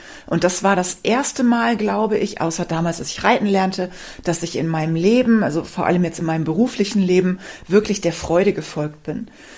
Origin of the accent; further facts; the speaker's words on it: Rhineland, Germany; Ich komme ja ursprünglich aus dem Rheinland.